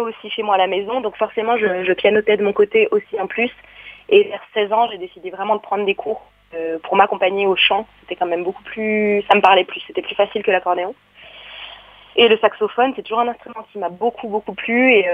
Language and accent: French; France; Je suis française, c'est ma langue.